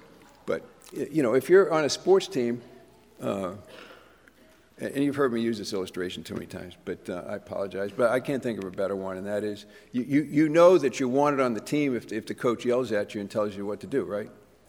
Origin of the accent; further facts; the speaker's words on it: Massachusetts, United States; I grew up in Massachusetts, and I know it sounds like communist something.